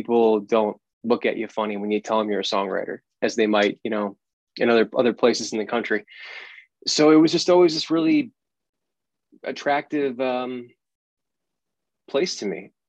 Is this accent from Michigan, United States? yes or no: no; Chicago, Illinois, United States; now in Nashville, United States; I'm from Chicago, originally, and now I'm living in Nashville, Tennessee.